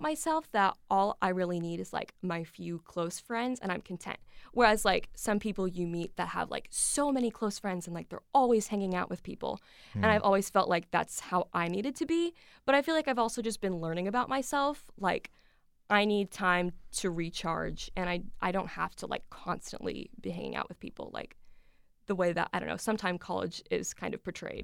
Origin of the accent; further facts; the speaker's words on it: Fairborn, Ohio, United States; And I'm from Fairborn, Ohio, so I'm local.